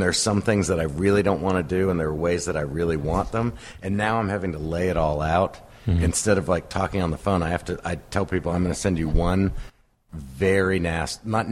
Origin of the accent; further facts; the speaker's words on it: North Carolina, United States; also born or lived in New York; I was born in North Carolina, and I've gone back to Wilmington. Like, I've probably lived in North Carolina until I was 6, and then moved back there when I was married.